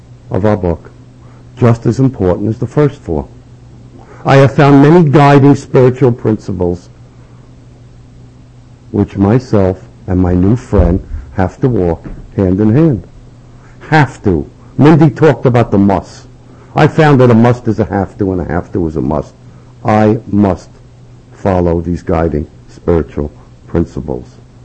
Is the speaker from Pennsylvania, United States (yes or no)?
no; Brooklyn, New York, United States; now in Staten Island, United States; since I'm from Brooklyn, and I've been transplanted to Staten Island, I found that we have the Tibetan Museum there.